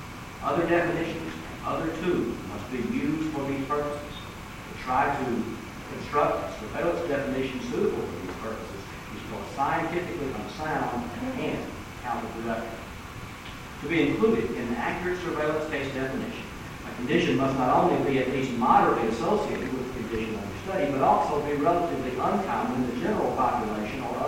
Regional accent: the South, United States; It's even worse when you look at the program and learn that I am a Southerner as well.

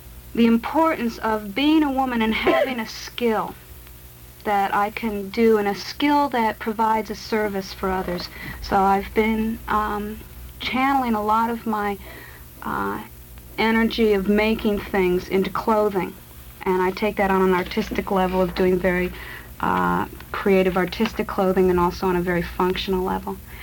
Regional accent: Ohio, United States; also born or lived in Saratoga Springs; now in Vermont, United States; having been in Saratoga Springs for four before that, going to school, and before that, growing up in Ohio

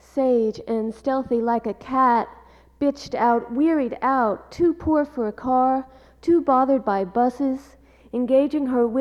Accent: New York, United States; And I'm a New Yorker, but I lived in California a long time.

